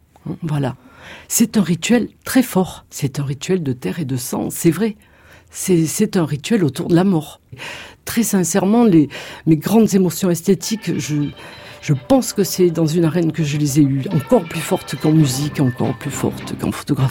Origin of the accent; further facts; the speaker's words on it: Beaucaire, Occitanie, France; born there; Je suis née dans un pays de taureaux, puisque je suis née à Beaucaire, hein, c'est au bord du Rhône, c'est Camargue